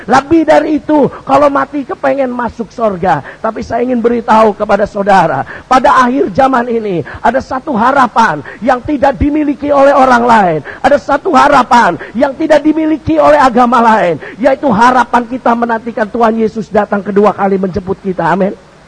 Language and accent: Indonesian; Bandung, West Java, Indonesia; now in Cirebon, Indonesia; saya ini asal dari Bandung, tapi sekarang saya menggembalakan satu sidang jemaat yang sama dengan saudara di sini, yaitu dari Gereja Bethel Indonesia, dari jemaat Kalvari di kota Cirebon.